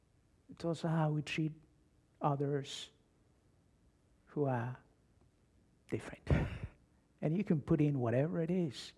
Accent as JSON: {"language": "English", "country": "Ghana", "moved": "yes", "lives_now": "United States", "said": "I did not grow up here in the U.S., I'm a naturalized citizen. As you know, I'm originally from Ghana."}